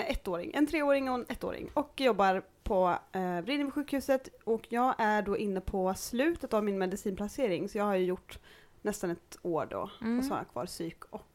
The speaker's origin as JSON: {"language": "Swedish", "town": "Norrköping", "region": "Östergötland", "country": "Sweden", "said": "Jag kommer från Norrköping. Flyttade hit när jag var 10 år, så jag får ändå säga att jag kommer härifrån."}